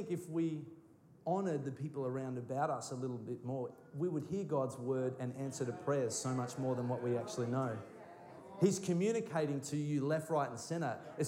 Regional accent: Bendigo, Victoria, Australia; Like, I come from Bendigo. Nothing good can come from Bendigo.

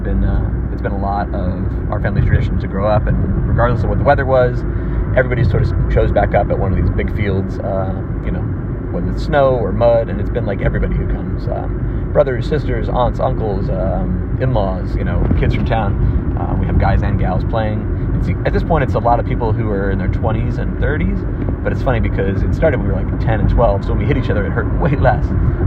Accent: New Jersey, United States; born there; I was born in Hunterdon County, New Jersey, which is like north, not too far from like Allentown, Pennsylvania, Easton, Bethlehem, Pennsylvania.

